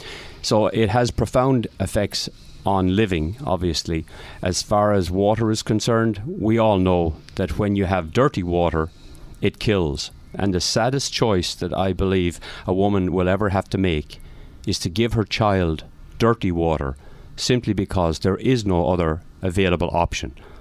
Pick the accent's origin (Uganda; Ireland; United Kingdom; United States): Ireland; Leinster; born there; I was born in Ireland, as most likely the accent will already tell you. I was born in County Wexford. And I was born, funnily enough, in a farmhouse that lacked running water.